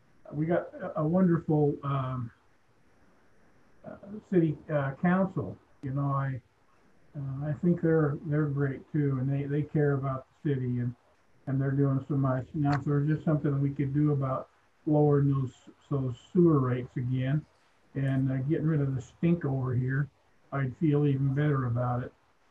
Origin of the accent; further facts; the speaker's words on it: North Salt Lake, Utah, United States; he could see that I was from North Salt Lake, and he started going off on North Salt Lake because he lived in Bountiful at the time.